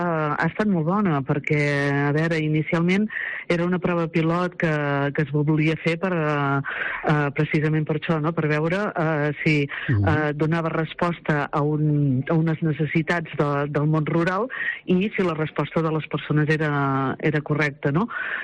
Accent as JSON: {"language": "Catalan", "region": "Catalonia", "country": "Spain", "said": "nosaltres som de la comarca de l'Anoia, que som de l'Alta Anoia"}